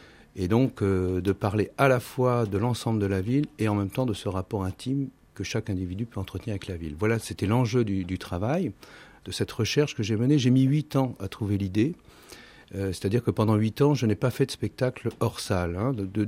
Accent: Brittany, France; alors que je suis breton

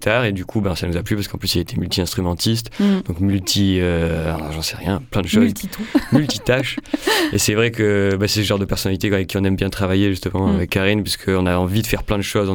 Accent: the Alps, France; Moi je viens des Alpes, ça n'a rien à voir, mais quand même c'est vraiment Marseille.

